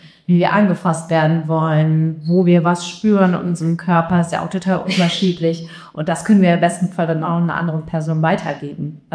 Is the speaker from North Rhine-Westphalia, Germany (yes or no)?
yes; Cologne, North Rhine-Westphalia, Germany; Ich komme ja aus Köln, das ist nicht so.